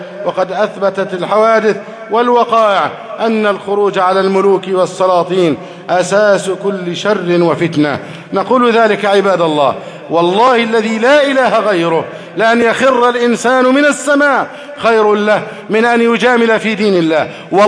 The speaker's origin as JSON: {"language": "Arabic", "country": "Egypt", "said": "احفظ بلدنا مصر أمنا أمانا"}